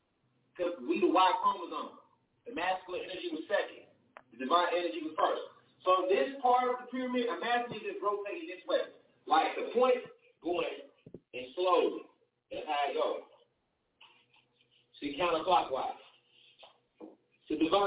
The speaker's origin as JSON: {"language": "English", "town": "Denver", "region": "Colorado", "country": "United States", "said": "I'm telling y'all, when I'm from Denver, that's white Jamaica."}